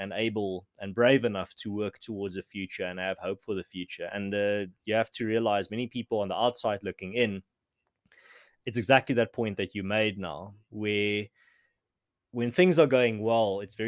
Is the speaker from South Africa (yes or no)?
yes; South Africa; my experience as growing up in South Africa, the people and communities and organizations that I've been exposed to in my short life here